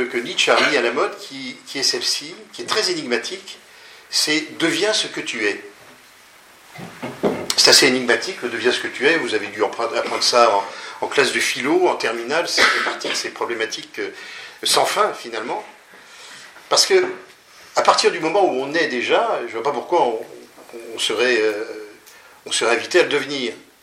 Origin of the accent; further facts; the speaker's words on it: Annecy, Auvergne-Rhône-Alpes, France; Moi je viens d'Annecy